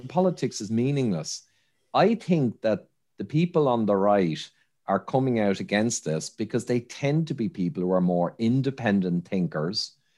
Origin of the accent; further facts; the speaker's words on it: Ireland; But Ireland's my home country, so I don't wear one.